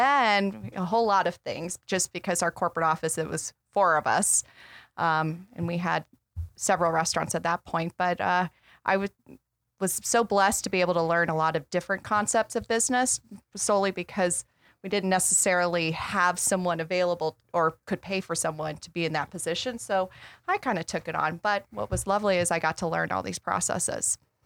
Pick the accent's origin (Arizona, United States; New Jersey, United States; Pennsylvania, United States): Arizona, United States; Tucson; Yeah, from Tucson, actually.